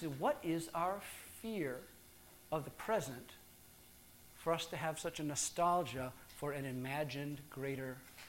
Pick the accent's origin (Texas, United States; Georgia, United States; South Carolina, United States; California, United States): South Carolina, United States; Charleston; born there; I was born in 1962 in Charleston, South Carolina.